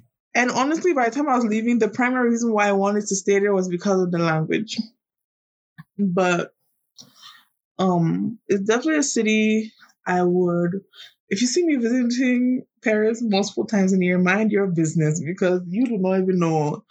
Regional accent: Ghana; And honestly, growing up in Ghana, I think I really had that mentality of like, life is for the enjoying.

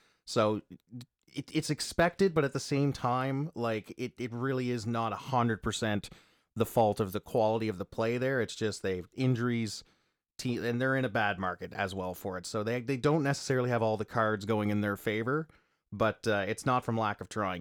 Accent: East Coast, Canada; I love the East Coast. I'm from the East Coast, so I am a little biased here

